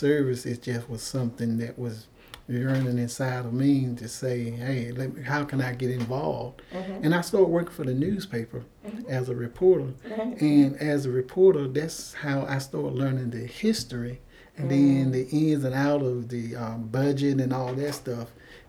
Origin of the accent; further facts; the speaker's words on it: Princeville, North Carolina, United States; I'm from Princeville, mm-hmm. North Carolina, the oldest town in America chartered by blacks.